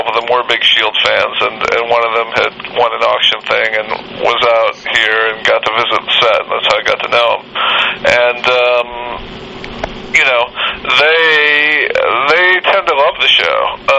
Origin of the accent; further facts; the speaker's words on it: Illinois, United States; Yeah, I'm from Illinois originally, and I've spent a lot of time in Chicago